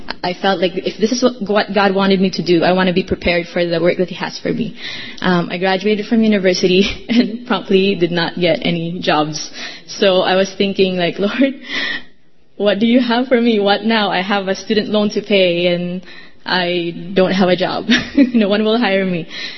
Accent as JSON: {"language": "English", "country": "Philippines", "moved": "yes", "said": "Like I immigrated from the Philippines, so, and I'm an introvert."}